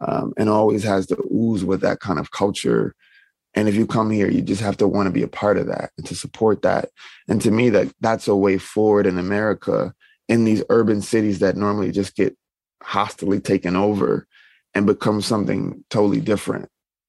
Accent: the South, United States; And I'm from the South, and I'm just used to that, you know, this hierarchy of information, and that is valuable to me, you know?

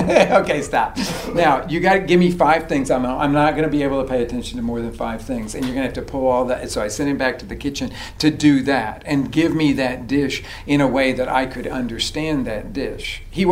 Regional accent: Oklahoma City, Oklahoma, United States; I come from Oklahoma City

